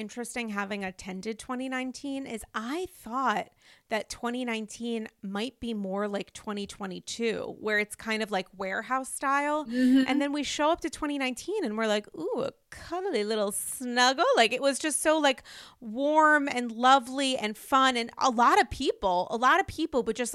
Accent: New York City, New York, United States; I'm a New Yorker who does not fuck with the Javits Center unless absolutely necessary because I don't like big crowds.

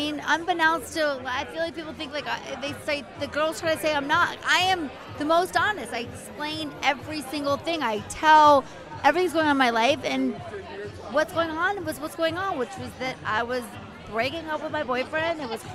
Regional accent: the South, United States; I love makeup. I'm from the South.

